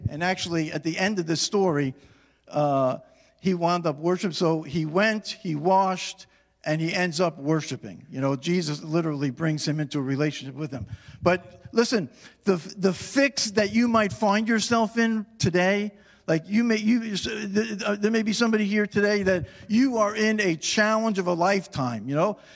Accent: Long Island, New York, United States; I grew up on Long Island. And my mom grew up right in Little Italy, right on Bleecker and Carmine Street. And we used to go into the city.

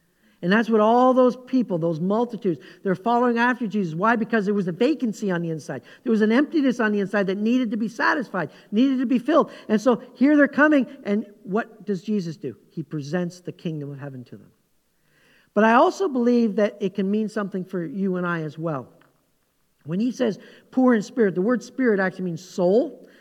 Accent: Canada; moved away as an adult; So I came from Canada, lived there the first half of my life. I was about 30 years old, actually, when I moved here.

